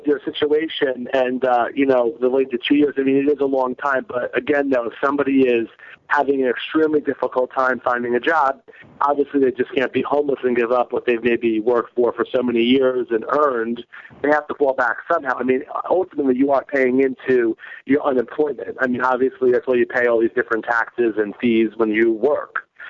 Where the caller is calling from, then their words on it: New York, United States; I'm calling from Westchester, New York.